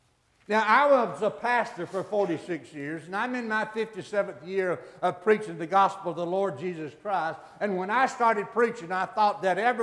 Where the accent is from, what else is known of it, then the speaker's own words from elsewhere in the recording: Alabama, United States; I was born and raised in North Alabama, and down there we'd say, "Hey, it's going to get gooder."